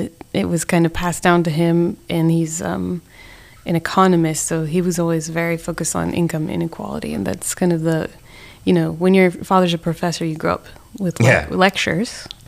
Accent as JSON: {"language": "English", "town": "Oak Park", "region": "Illinois", "country": "United States", "tie": "born or raised there", "said": "I grew up in Oak Park, which is like quite a nice, it's a really nice place to grow up. It's really mixed."}